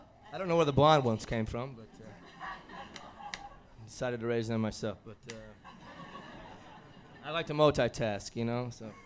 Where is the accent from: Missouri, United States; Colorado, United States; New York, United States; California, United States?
Missouri, United States; St. Louis; We come from St. Louis, Missouri.